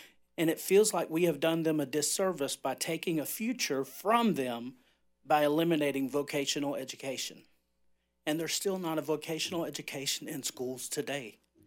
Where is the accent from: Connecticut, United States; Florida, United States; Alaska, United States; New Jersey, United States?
Florida, United States; Jacksonville; I'm from Duval, Jacksonville.